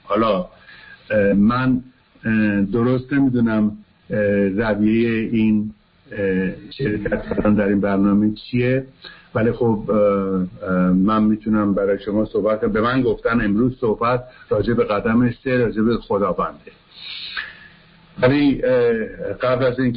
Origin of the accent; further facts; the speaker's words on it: Tehran, Tehran Province, Iran; born there; من توی پاچنار تهران به دنیا آمدم و تمام فامیلام توی بازار بودن و آخر بار خونه ما اونجا بود